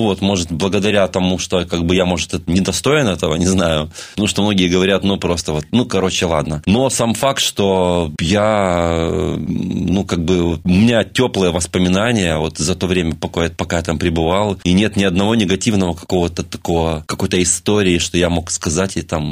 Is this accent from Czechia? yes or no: no; Belarus; я белорус, прихожу в магазин польский, и мне не хочется говорить по-русски